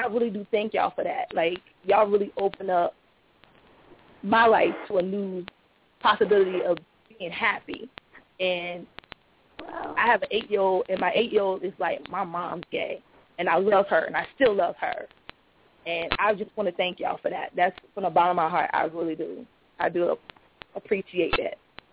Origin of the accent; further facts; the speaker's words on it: Miami, Florida, United States; growing up in Miami, it's hard.